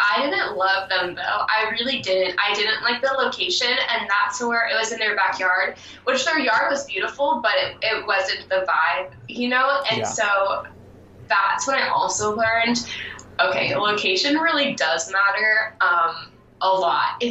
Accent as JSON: {"language": "English", "town": "Seattle", "region": "Washington", "country": "United States", "tie": "born or raised there", "said": "Growing up in Seattle, too, I guess you do have, like, an advantage when it comes to art and, like, culture, because Seattle is very artistic"}